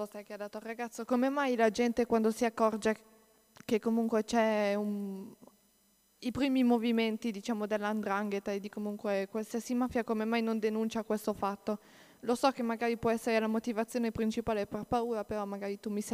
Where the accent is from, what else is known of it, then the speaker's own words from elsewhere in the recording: Lombardy, Italy; anch'io vengo dalla Lombardia